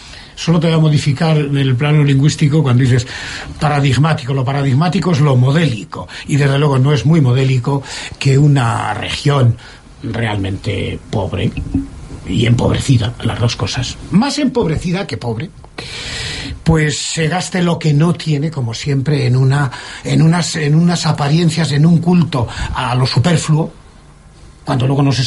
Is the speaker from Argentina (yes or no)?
no; Castilla-La Mancha, Spain; Castilla-La Mancha somos todos los castellano-mancheros.